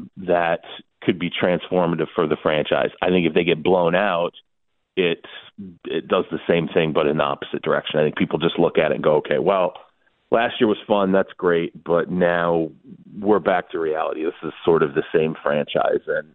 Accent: Michigan, United States; Knowing that team growing up in Michigan, I can't think of a game that has more ramifications on it for the franchise

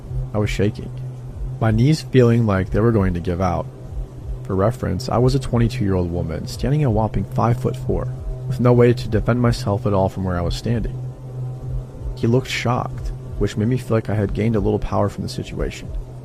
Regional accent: California, United States; Of course, I'm from California, and of course, I didn't read the lease carefully.

